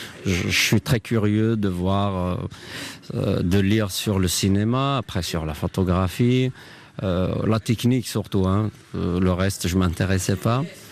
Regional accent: Kabylie, Algeria; born there; moved away; Je suis né en Kabylie, en Algérie plus exactement. En 2000, quand j'ai quitté l'Algérie

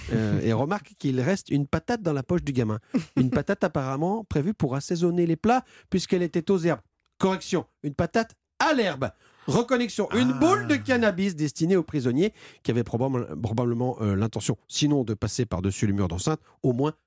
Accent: Lyon, Auvergne-Rhône-Alpes, France; comme on dirait chez moi à Lyon

